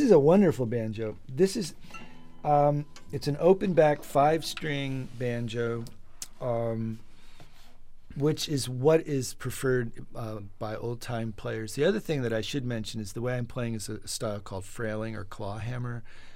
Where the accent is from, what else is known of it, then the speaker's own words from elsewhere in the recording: East Coast, United States; born there; You know, I was born on the East Coast. East Coasters are very provincial.